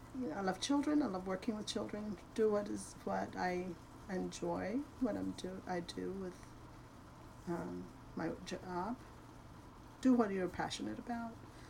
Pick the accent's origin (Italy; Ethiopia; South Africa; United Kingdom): Ethiopia; now in Marietta, United States; I'm originally from Ethiopia.